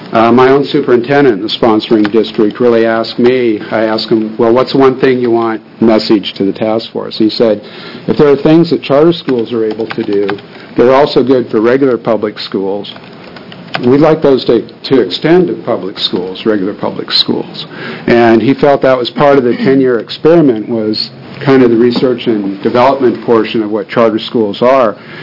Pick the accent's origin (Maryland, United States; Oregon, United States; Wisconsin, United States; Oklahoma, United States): Oregon, United States; Roseburg; I'm from Roseburg, Oregon.